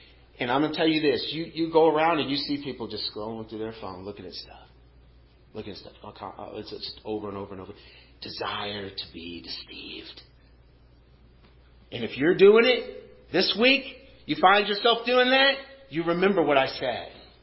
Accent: Montana, United States; I grew up in Montana hunting deer.

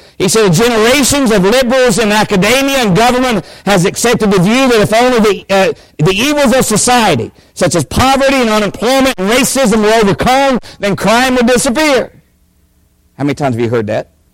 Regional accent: Bradshaw Mountain, West Virginia, United States; Folks, I was raised in Bradshaw Mountain, McDowell County, West Virginia. There was 10 of us lived out of 11.

